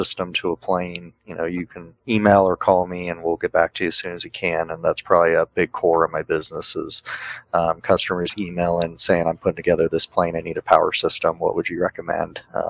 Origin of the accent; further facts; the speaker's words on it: Colorado, United States; growing up in Colorado, learning to fly airplanes in Colorado, everything flies different up here.